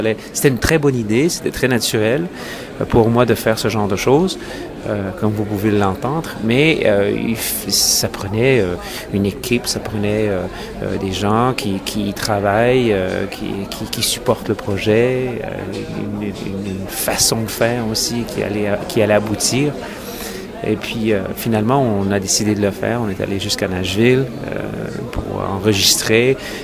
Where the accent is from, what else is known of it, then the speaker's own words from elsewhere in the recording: Eastern Canada, Canada; Comme je viens de l'Est du Canada, Nouveau-Brunswick, Québec